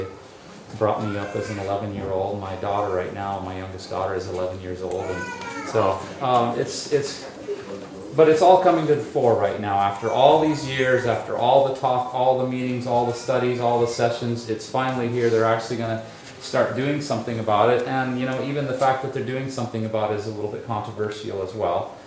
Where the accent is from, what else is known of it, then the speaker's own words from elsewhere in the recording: North Dakota, United States; I grew up in North Dakota, so that's my bias.